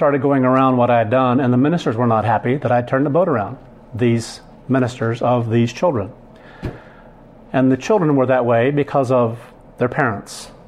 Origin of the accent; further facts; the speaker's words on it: United Kingdom; now in United States; I came from Great Britain, from the college over there. And by the time I got over here